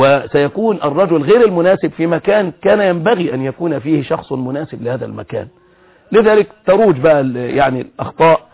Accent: Egypt

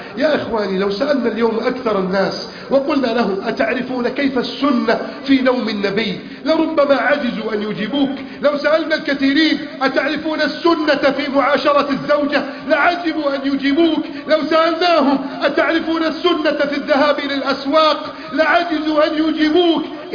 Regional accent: Egypt

